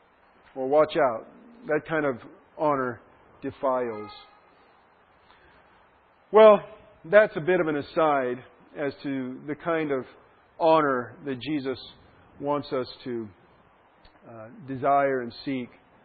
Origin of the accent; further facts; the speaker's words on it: Idaho, United States; Well, I come from Idaho, and Idaho is an interesting place.